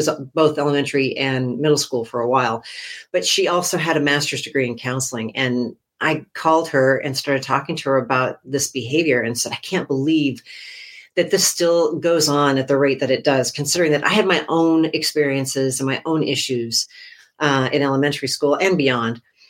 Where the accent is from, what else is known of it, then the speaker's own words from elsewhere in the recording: Phoenix, Arizona, United States; I grew up in Arizona, in the Phoenix area, not Flagstaff, and I have no experience driving in snow.